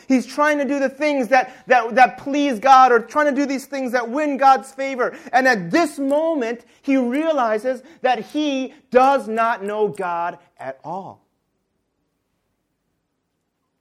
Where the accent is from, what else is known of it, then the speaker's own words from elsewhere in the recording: United States; One passion that I had when I was growing up in the United States was collecting these things called baseball cards.